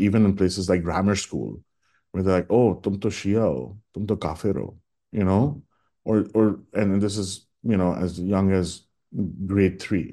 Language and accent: English; Karachi, Sindh, Pakistan; moved away; since I was 5, 6 years old, since I was a Shia growing up in Karachi